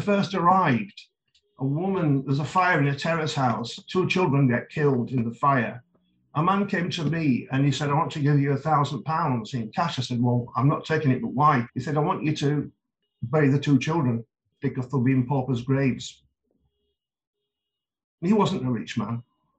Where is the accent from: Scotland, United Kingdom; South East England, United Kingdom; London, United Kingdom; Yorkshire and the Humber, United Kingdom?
Yorkshire and the Humber, United Kingdom; I am English. I come from Middle England. I come from Yorkshire, right in the middle of England, probably quite in the near to the geographic centre.